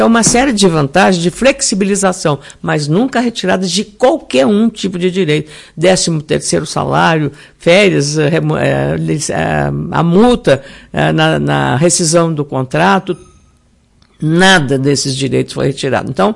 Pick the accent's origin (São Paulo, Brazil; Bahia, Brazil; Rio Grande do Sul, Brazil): Rio Grande do Sul, Brazil; Lagoa Vermelha; born or raised there